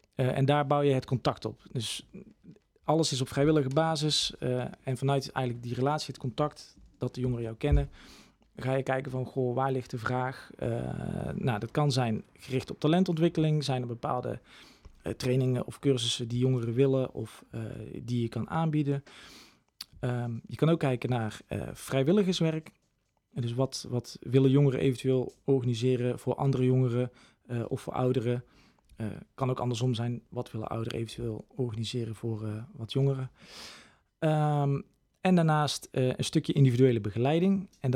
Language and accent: Dutch; Breda, North Brabant, Netherlands; Ik kom uit Breda. Daar heb ik ook mijn opleiding gedaan.